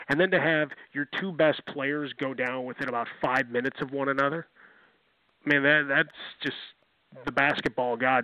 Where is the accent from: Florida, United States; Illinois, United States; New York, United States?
Illinois, United States; Chicago; growing up in Chicago, Bulls fan, not the Bulls apologist